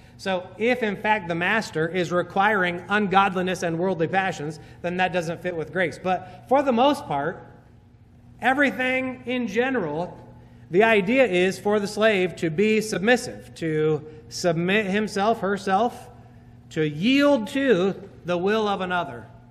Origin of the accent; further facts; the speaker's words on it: United States; not just because I'm an American, independence.